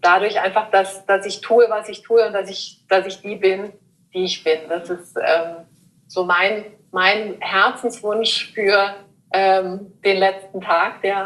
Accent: Überlingen, Baden-Württemberg, Germany; mein persönlicher Lieblingsort ist meine Heimat in Überlingen, da am See oder auf dem See zu sein.

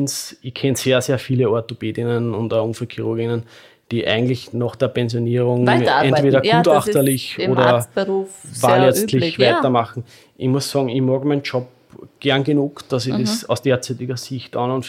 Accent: Lower Austria, Austria; Ich bin nach Wien gegangen als Niederösterreicher.

